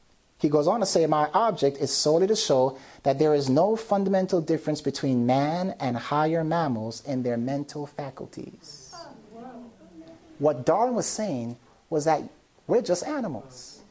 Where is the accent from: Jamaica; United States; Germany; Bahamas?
Jamaica; I'm Jamaican, listen.